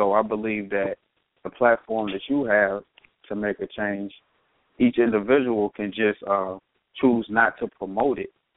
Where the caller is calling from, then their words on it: Cincinnati, Ohio, United States; new state of mind, calling from Cincinnati, Ohio.